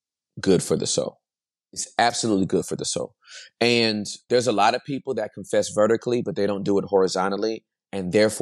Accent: California, United States; also born or lived in Inglewood; So I was born in Inglewood, California, but because my brother founded a gang out there, our parents moved us about 20 miles out to a dot of a city called Balinda.

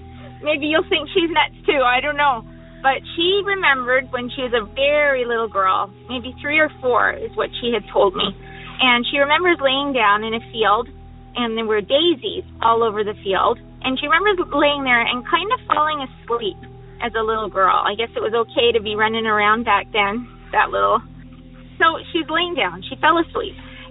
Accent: British Columbia, Canada; I'm from British Columbia, Canada.

